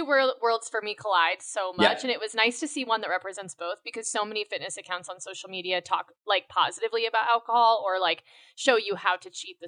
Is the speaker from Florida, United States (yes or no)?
no; Michigan, United States; I grew up in Michigan. I was going to say this earlier.